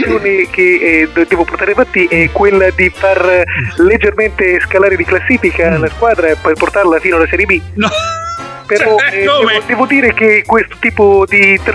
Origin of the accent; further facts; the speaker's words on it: Parma, Emilia-Romagna, Italy; perché sono di Parma e a Parma praticamente siamo tutti delle gran zucche.